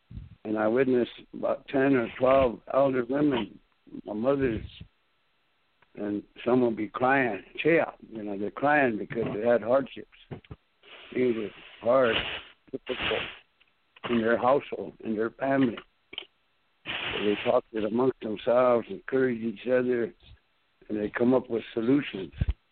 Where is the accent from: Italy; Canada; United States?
United States; first language Lakota; English is a second language; When I was born, Lakota is my first language. So that's what my mother spoke. And then she spoke English to us to tell us to get ready to learn to speak English because you're going to go to school.